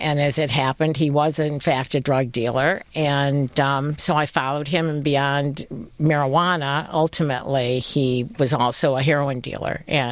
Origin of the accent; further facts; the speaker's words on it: Detroit, Michigan, United States; also born or lived in Huntington Woods; I'm born and raised in Detroit, went to Bagley Elementary School, lived between Curtis and Thatcher, and went through Bagley until the sixth grade, and then we moved to Huntington Woods, and I lived there until I'm grown